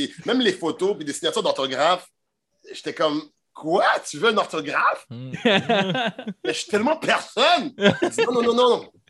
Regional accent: Montreal, Quebec, Canada; Moi, je viens de Montréal, Rivière-des-Prairies.

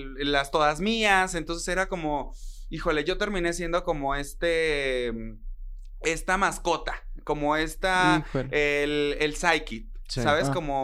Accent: Acapulco, Guerrero, Mexico; Yo soy de Acapulco, Guerrero. Sí. Costeñito y con sabor.

